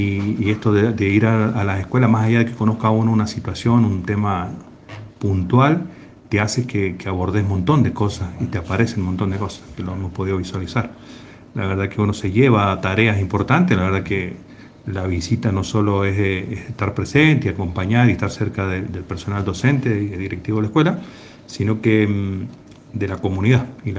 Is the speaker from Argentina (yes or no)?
yes; Vista Flores, Mendoza, Argentina; la verdad que nací y criado en Vistaflores, precisamente, ahí muy cerquita de Campo de los Andes.